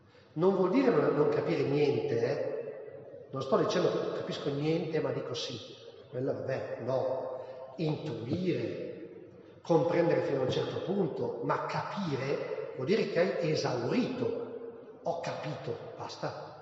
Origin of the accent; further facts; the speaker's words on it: Cento, Emilia-Romagna, Italy; io sono di Cento, zona di Cento, da noi avevamo le pere